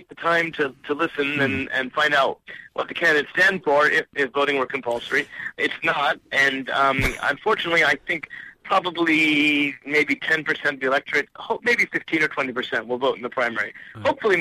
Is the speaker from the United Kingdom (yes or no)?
no; Alexandria, Virginia, United States; I happen to be a member of the Alexandria Democratic Committee, which is right. my hometown of Alexandria